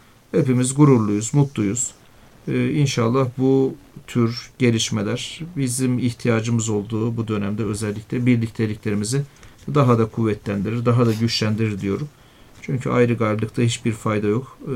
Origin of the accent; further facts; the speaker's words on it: Şanlıurfa, Turkey; bir Şanlıurfalı olarak beni ayrıca tabii gururlandırıyor